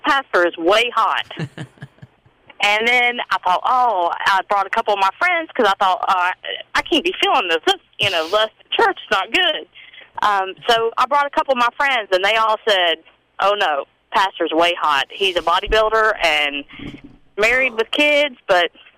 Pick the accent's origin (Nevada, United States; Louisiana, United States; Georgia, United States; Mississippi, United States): Georgia, United States; I'm from Coweta County